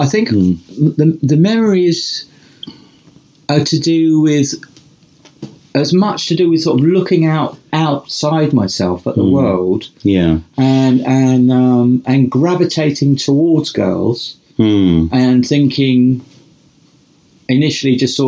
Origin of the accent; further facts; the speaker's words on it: Upminster, England, United Kingdom; also born or lived in East London; So I was born in 1958 in Upminster in Essex.